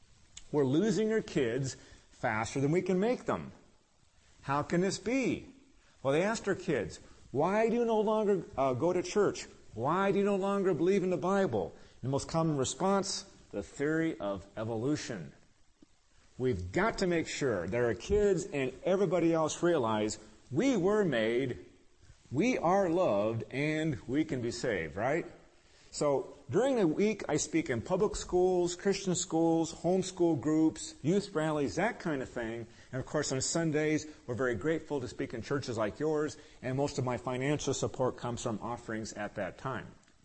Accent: Tacoma, Washington, United States; For example, last year, I'm from Tacoma

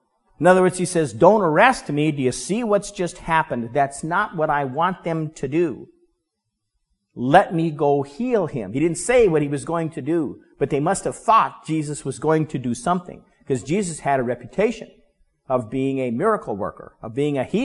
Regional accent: Denver, Colorado, United States; When I was growing up in Denver, Denver did not mind so much in the 70s if you got a parking ticket downtown.

